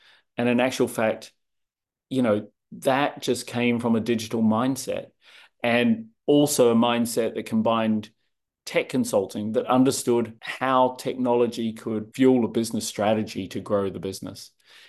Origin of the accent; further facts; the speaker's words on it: New Zealand; growing up in New Zealand and always kind of looking, I guess, from that tiny country of seeing where we can go next and what we can do next.